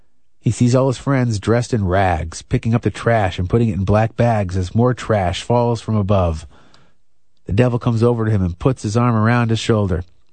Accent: Wisconsin, United States; I told him we're from Wisconsin.

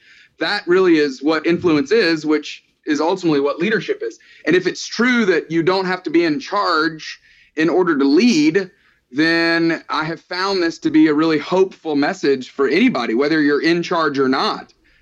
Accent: Tuscaloosa, Alabama, United States; I grew up in Tuscaloosa, Alabama, which this time of year, a lot of talk about football in that little town.

